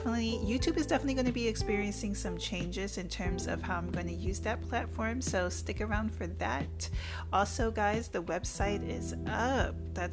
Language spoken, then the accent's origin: English; New York, United States; born there; yes, I was born here in New York, but you know, my family on both sides are from down South Virginia and South Carolina to be exact.